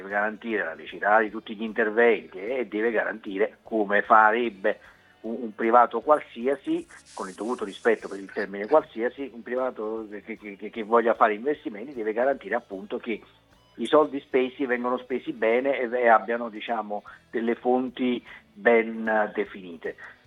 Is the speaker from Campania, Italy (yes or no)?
yes; Naples, Campania, Italy; Questo è un difetto nostro caratteriale, noi come napoletani, perché ne abbiamo subite di tutti i colori